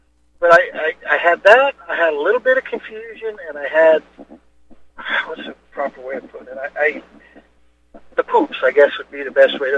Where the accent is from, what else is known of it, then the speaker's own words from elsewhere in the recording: Buffalo, United States; So this little town of Buffalo, which is my hometown, grew up here. There's about 4,000 people here.